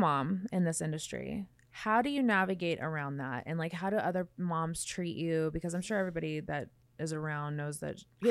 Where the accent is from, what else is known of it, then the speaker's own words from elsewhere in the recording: Las Vegas, Nevada, United States; Like, and maybe that's because I grew up in Vegas